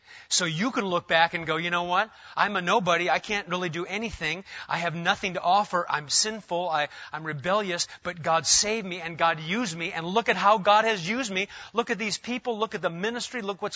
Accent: Omaha, Nebraska, United States; Now I'm from Omaha, so I'm taking that as a sign. That sign right there. I've driven from Omaha to Worcester before.

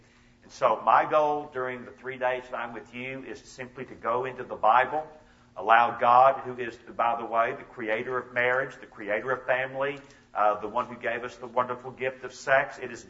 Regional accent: Atlanta, Georgia, United States; As you can probably already tell, I'm not from your part of the country. I am from Atlanta, Georgia. That is where I grew up, along with my wife, Charlotte.

